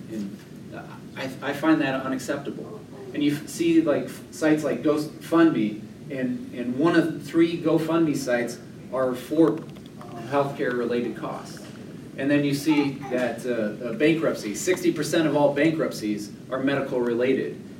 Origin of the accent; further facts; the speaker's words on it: Sioux City, Iowa, United States; I come from Sioux City.